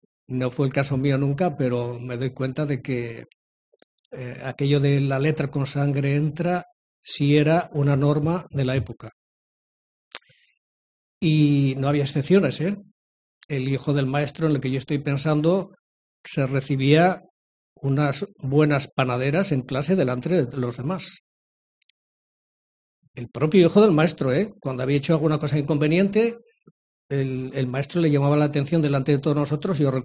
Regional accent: Arriondas, Asturias, Spain; yo nací aquí en Arriondas, fui aquí al colegio, a la escuela donde está ahora la Casa de Cultura.

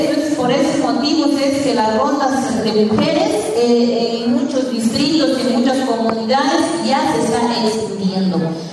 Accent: Bambamarca, Cajamarca, Peru; saliendo de mi país, que es Perú, del departamento de Cajamarca, provincia de Huancayo, Bamba Marca.

